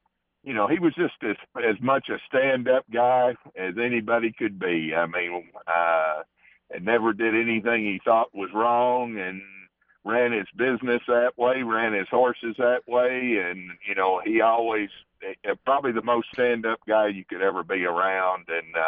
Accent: Texas, United States; I grew up in Texas. Dad had a training center there, farm.

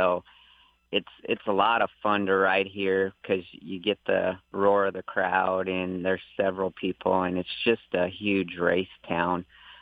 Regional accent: Omaha, Nebraska, United States; I grew up in Omaha, Nebraska, and friends of ours owned racehorses and kind of put the bug in my head.

